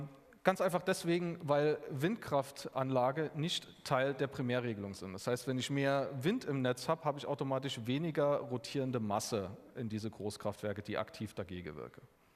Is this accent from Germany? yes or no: no; Austria; ich kann als Österreicher meinen Strom in einem französischen Kernkraftwerk kaufen